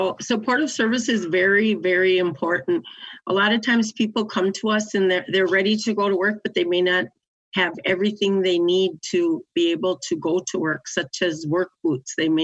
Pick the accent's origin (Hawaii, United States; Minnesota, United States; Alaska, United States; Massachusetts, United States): Minnesota, United States; Red Lake Reservation; I'm from Red Lake Reservation, and I am Bear Clan.